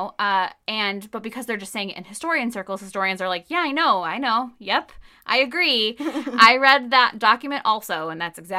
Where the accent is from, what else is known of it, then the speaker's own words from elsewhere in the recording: United States; just because I'm an American in the 2000s